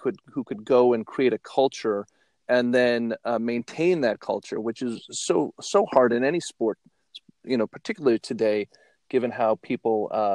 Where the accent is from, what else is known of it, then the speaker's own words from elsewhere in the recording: Green Bay, Wisconsin, United States; So I grew up in Green Bay, Wisconsin, back in the 70s.